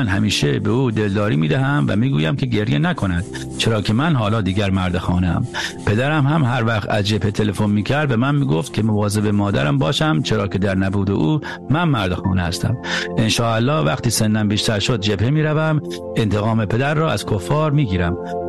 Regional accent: Iran; moved away; از ایران که اومدم بیرون

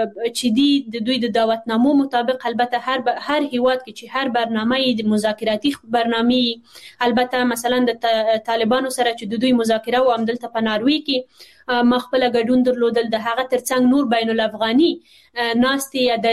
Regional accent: Afghanistan; دا بیا یوازې موږ افغانان یو

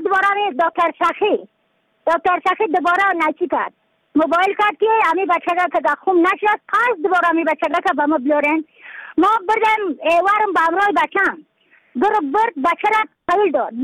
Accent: Badakhshan, Afghanistan; از بدخشان هستم، مرکز بدخشان، ولسوالی یکل پایان، قیره وینگ

